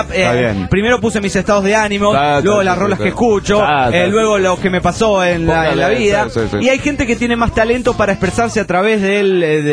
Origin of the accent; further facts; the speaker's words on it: Entre Ríos, Argentina; Nada, mentira, no soy de Tucumán. Soy de Entre Ríos